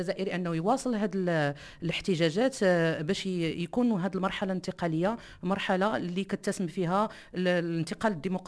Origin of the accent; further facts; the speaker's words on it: Morocco; نحن كمغاربة